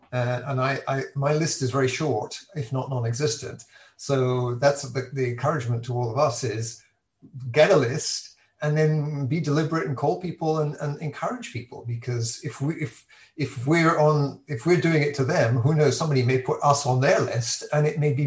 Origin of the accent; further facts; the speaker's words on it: United Kingdom; we're a bit mealy-mouthed about it, aren't we? We're very British.